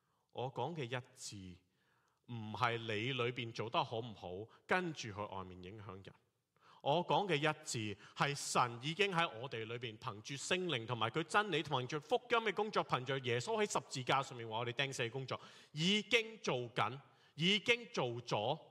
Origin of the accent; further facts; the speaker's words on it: Hong Kong; 甚至我哋香港人听到有一段都可能有啲系诧异嘅